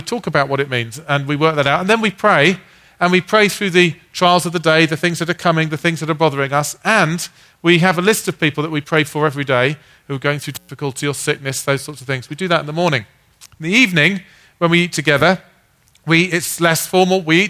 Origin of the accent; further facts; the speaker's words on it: United Kingdom; now in United States; This is something I've noticed as a Brit coming to America.